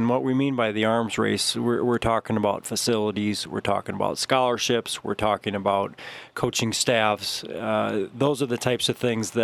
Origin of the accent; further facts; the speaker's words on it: Minneapolis, Minnesota, United States; I grew up in South Minneapolis, and my dad was a high school coach and a teacher, and then I went to Bethel University in St. Paul, where I played football and basketball.